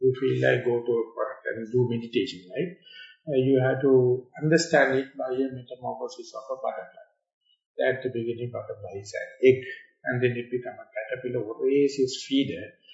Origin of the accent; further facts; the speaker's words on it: Kandy, Central Province, Sri Lanka; So, therefore, I came from Kandy. Kandy is a worst performance.